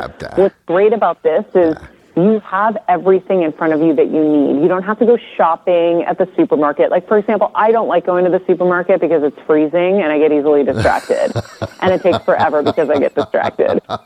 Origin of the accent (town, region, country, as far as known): Medford, Massachusetts, United States